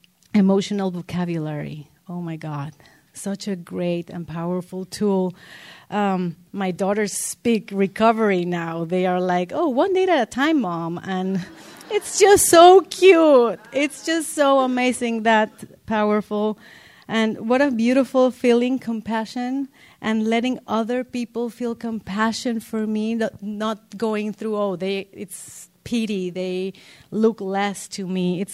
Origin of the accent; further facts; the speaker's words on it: Mexico; English is a second language; moved away as an adult; now in United States; I come from Mexico, and I mean, my dream to come here was to make money in U.S. dollars, not have 3 children and no help.